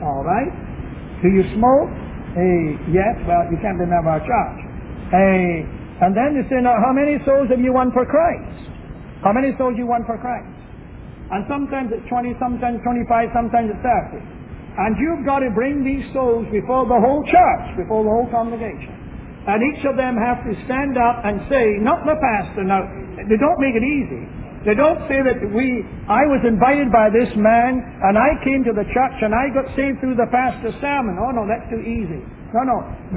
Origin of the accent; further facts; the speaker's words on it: Scotland, United Kingdom; You see, I'm a Scotsman. And I don't fight to be a Scotsman.